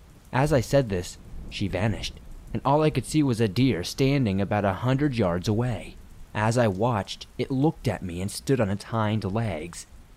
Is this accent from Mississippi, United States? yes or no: yes; Mississippi, United States; I'm from North Mississippi.